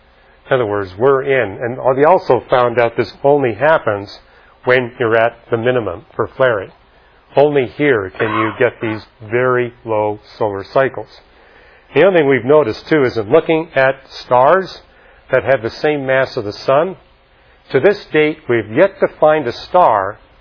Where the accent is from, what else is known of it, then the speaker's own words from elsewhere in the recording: Canada; So I grew up in Canada where we were seeing the aurora, spectacular auroral displays at every solar maximum.